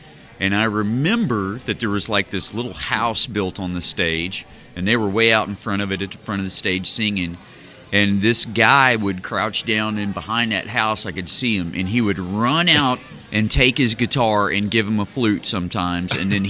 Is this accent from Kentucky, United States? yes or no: yes; Lynch, Kentucky, United States; I was born in a U.S. Steel Company hospital in Lynch, Kentucky, in Harlan County, Kentucky. Oh, I'm from a coal camp.